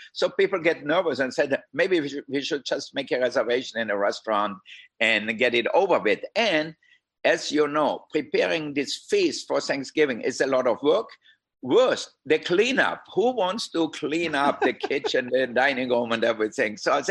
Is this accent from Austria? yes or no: yes; Austria; because I'm from Austria, I love it with braised red cabbage.